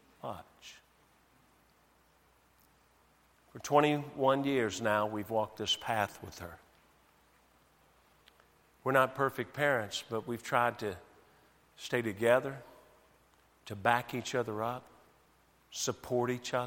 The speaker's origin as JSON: {"language": "English", "region": "Tennessee", "country": "United States", "tie": "born or raised there", "said": "Well, that's where I grew up. I grew up down in Tennessee and on out on the farm"}